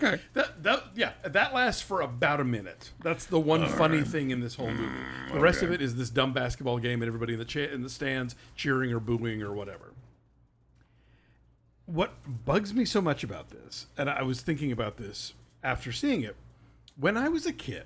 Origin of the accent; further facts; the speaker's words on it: the South, United States; Well, I grew up in the South. It was always in the paper.